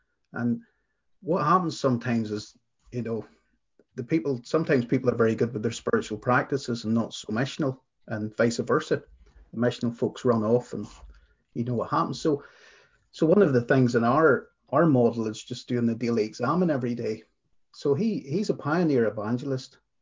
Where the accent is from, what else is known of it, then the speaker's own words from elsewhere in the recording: Ireland; And being Irish, I'll give the whimsical answer.